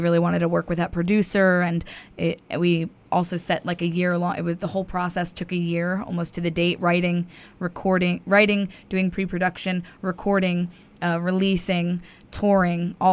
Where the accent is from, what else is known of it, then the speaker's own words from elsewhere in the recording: Pennsylvania, United States; Well, I grew up in the Poconos, which is a stone's throw away.